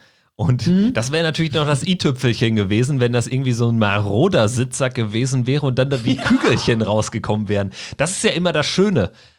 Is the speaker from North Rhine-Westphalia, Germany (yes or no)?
yes; Bielefeld, North Rhine-Westphalia, Germany; Und wenn ich jetzt aber als Bielefelder daran gehen würde, ganz strategisch